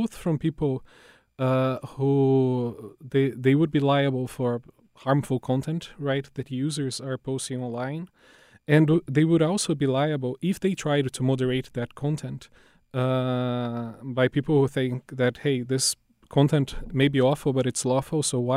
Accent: Brazil; I'm originally from Brazil

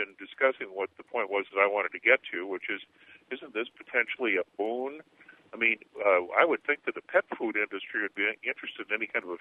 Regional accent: Oglesby, Illinois, United States; I grew up on the Illinois River up at Oglesby and La Salle in Peru

